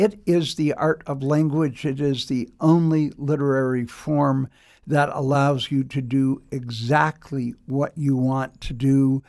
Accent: Berkeley, California, United States; which may seem odd given that I grew up in Berkeley.

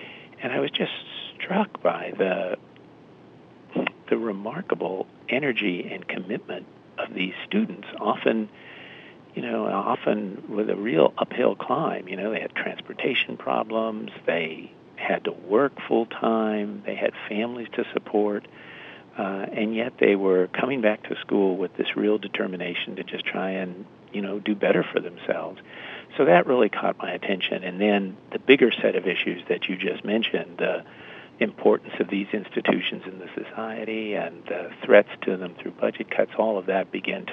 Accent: California, United States; born or raised there

